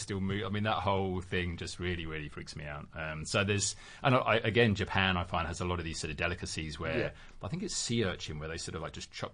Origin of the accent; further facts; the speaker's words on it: England, United Kingdom; I grew up in a pretty restrictive sort of traditional Englis